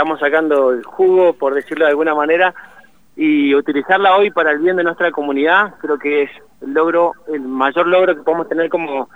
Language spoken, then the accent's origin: Spanish; Argentina